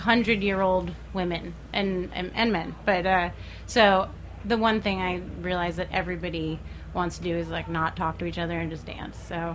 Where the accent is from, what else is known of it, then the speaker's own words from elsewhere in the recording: New York, United States; As a kid growing up in New York, it used to be something that was really easy to find and very reliable.